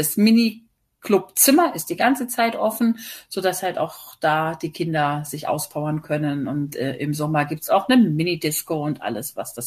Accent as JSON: {"language": "German", "region": "Northern Germany", "country": "Germany", "said": "ich komme aus Norddeutschland, da fährt man nicht so oft an den Gardasee als Kind."}